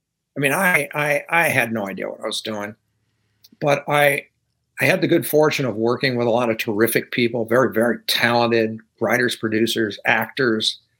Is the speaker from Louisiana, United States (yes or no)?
yes; Louisiana, United States; Hi, you know … from Louisiana.